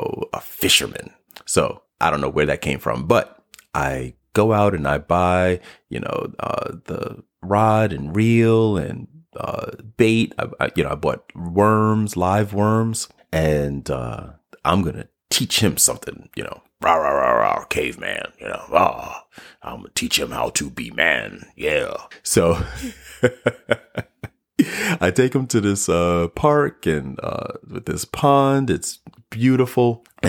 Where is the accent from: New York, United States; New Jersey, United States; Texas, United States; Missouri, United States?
New York, United States; Harlem; I grew up in Harlem, New York, and have never gone fishing in my life.